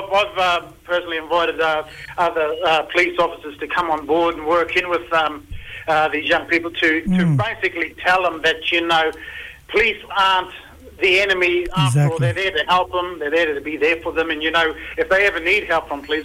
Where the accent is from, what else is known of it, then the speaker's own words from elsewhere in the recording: Mossman, Queensland, Australia; I'm from Mossman in far north Queensland, as you know, up in the Googie-Ellingy land, and I work here in Cairns